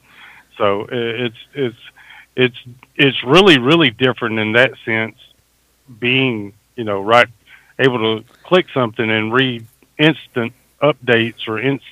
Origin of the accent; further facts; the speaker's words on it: Alabama, United States; born there; accent: Southern; now in Mississippi, United States; if you can't tell already by my accent, yes, I'm a Southerner. Yes, I live in Mississippi.